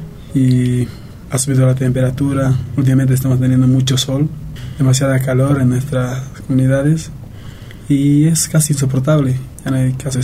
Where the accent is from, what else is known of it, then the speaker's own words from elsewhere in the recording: Tocaña, La Paz, Bolivia; Antes, en los Yungas, de donde yo vengo, de la comunidad de Tocaña prácticamente